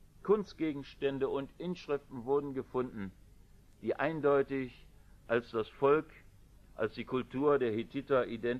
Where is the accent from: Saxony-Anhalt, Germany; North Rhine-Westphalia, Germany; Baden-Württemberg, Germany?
North Rhine-Westphalia, Germany; Ich komme auch vom Land, aus dem Oberbergischen, und ich weiß, da kennt jeder jeden sehr genau.